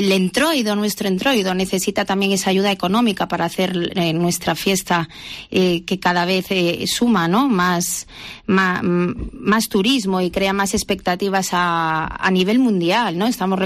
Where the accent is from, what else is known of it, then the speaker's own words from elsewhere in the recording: Xinzo de Limia, Galicia, Spain; Elvira Lama, que es alcaldesa de Xinzo, de donde soy yo